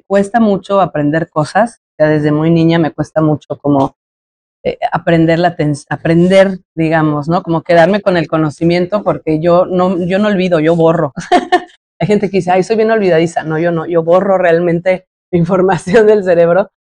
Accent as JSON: {"language": "Spanish", "region": "San Luis Potosí", "country": "Mexico", "tie": "born there", "said": "Yo nací en San Luis Potosí, en el barrio de San Miguelito, como dice la canción. Y la verdad es que tuve una infancia bastante relajada."}